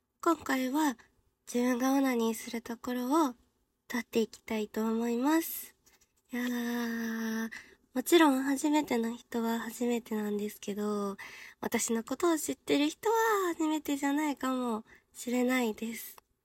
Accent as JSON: {"language": "Japanese", "region": "Chiba", "country": "Japan", "said": "出身地は千葉県出身です。"}